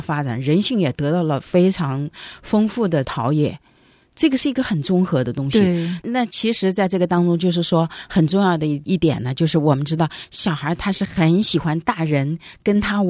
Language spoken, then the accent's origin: Chinese; China; 那么我们中国人父母里面他想的就是说，你玩就是不正经的